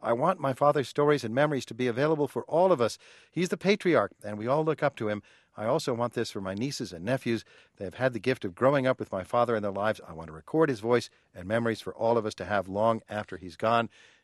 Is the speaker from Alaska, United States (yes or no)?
yes; Alaska, United States; we were an Air Force family and moved away from his family on the East Coast. I grew up in Alaska.